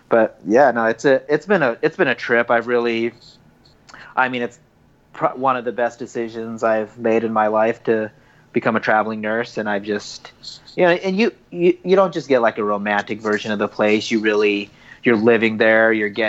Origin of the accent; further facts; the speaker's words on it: Sparks, Nevada, United States; I grew up in Sparks, Nevada. Mm-hmm. You know, pretty typical, you know, Western town, American town.